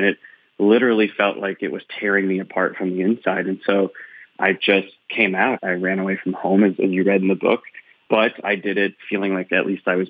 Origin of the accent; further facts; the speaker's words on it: Michigan, United States; When I was young, growing up in Northern Michigan, whether it was the government or my church or my peers or the social groups that I was